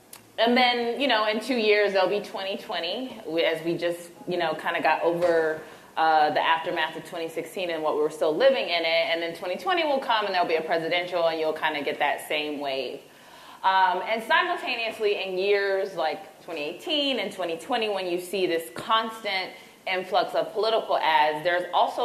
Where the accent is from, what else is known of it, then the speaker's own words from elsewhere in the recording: Ohio, United States; I'm from Ohio.